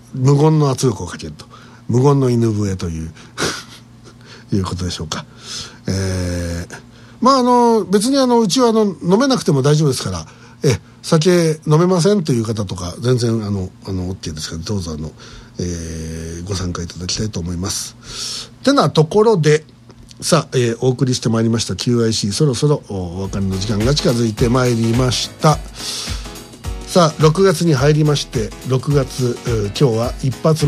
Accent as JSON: {"language": "Japanese", "region": "Kyushu", "country": "Japan", "tie": "born or raised there", "said": "我々はやっぱり九州で育ってきましたんで、"}